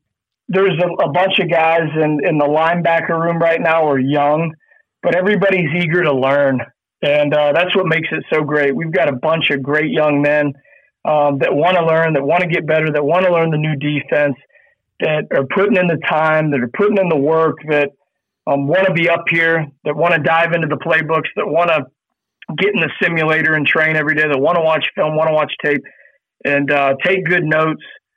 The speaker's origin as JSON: {"language": "English", "town": "Jacksonville", "region": "Florida", "country": "United States", "said": "Yeah. So, you know, I'm from Jacksonville, Florida, so I'm from the South, played football in the SEC. So that is what I was brought up around."}